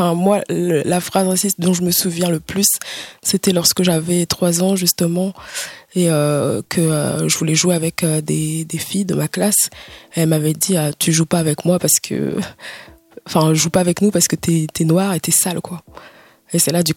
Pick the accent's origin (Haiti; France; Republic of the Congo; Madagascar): Madagascar; born there; Non, je suis née à Madagascar.